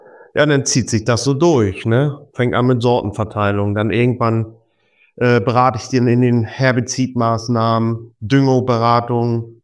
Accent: Ebsdorf, Lower Saxony, Germany; Ich komme aus dem Herzen der Lüneburger Heide in Ebsdorf.

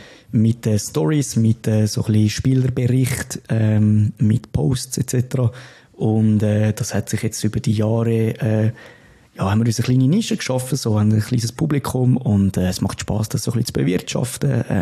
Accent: Winterthur, Zurich, Switzerland; ich bin aus Winterthur. Ich bin sozialisiert worden als Winti-Fan.

